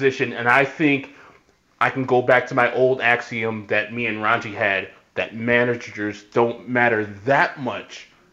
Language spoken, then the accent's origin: English; Illinois, United States; born there; I was born in the suburbs. I've been living here for the last probably 20 years, except for the year in San Diego.